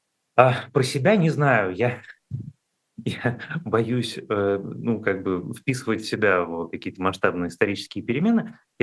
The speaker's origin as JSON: {"language": "Russian", "region": "Moscow", "country": "Russia", "said": "потому что как москвич я считаю, что это отчасти заслуженно."}